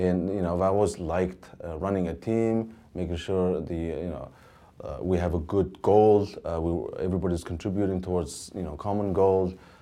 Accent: Mongolia; moved away as an adult; now in United States; That's when I came to US to study. I'm originally from Mongolia. And when I came in 94

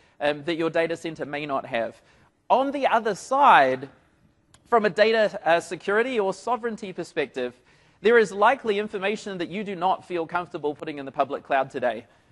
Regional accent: New Zealand; So I'm from New Zealand. Hopefully you can catch up with the accent. So rugby's a big deal in New Zealand.

